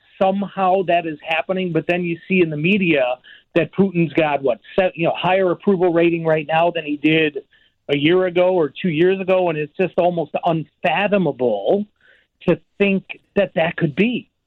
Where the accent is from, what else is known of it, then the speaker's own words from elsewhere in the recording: United States; but also as an American, you know, seeing the atrocities happening here